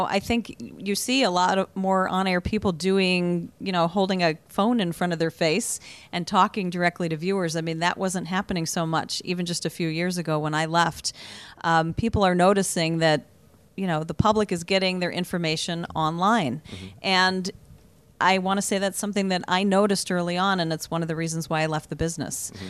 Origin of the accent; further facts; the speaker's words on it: Cleveland, Ohio, United States; born there; I was born in Cleveland.